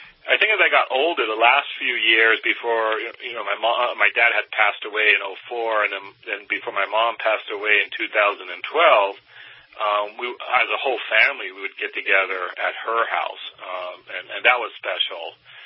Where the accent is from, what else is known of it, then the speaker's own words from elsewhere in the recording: Anaheim, California, United States; I grew up in Anaheim, not far from Disneyland.